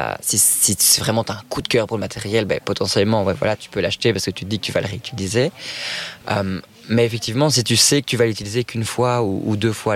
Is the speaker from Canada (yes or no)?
no; Belgium; Je suis assez fier de dire que je suis belge et je suis assez fier de représenter mon pays à l'étranger